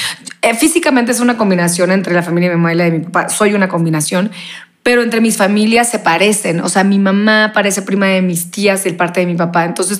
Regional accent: Veracruz, Mexico; yo crecí pues en provincia, en Veracruz, yendo a escuela de monjas, yendo a la playa todos los domingos, jugando tenis todos los sábados y bailando todos los días porque me iba a clases de baile, de danza.

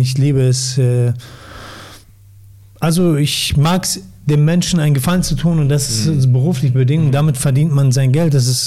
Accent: Germany; also born or lived in Syria; Geboren in Syrien. Wir sind 94 hier rübergekommen. Ich war noch nicht mal 10. Quasi hier aufgewachsen.

